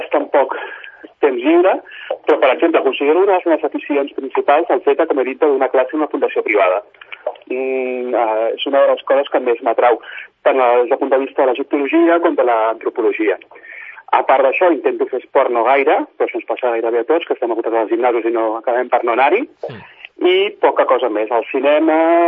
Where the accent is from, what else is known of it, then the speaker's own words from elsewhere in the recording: Sant Cugat, Catalonia, Spain; born there; jo soc nascut a Sant Cugat, com també ho és el meu pare i part de la meva família. La meva mare, en canvi, és d'origen andalús, va vindre aquí fa aproximadament uns 40 anys a viure a Sant Cugat, ens casem amb el meu pare. Tinc 39 anys